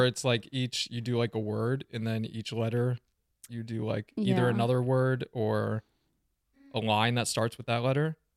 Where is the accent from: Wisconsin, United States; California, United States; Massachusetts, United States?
Wisconsin, United States; Spring Green; I'm from Spring Green.